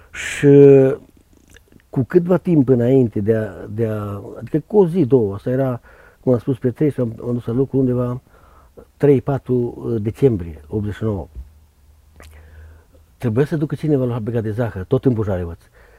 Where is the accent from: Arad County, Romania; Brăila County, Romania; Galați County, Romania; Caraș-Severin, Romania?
Caraș-Severin, Romania; Pescari; eu am crescut unde stau, la Pescari sau Coronin